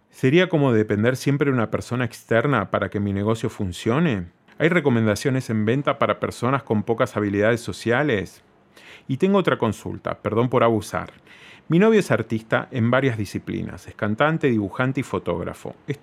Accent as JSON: {"language": "Spanish", "town": "Trujillo", "region": "La Libertad", "country": "Peru", "said": "Soy de Trujillo, una de las ciudades más grandes del Perú, ubicada al norte."}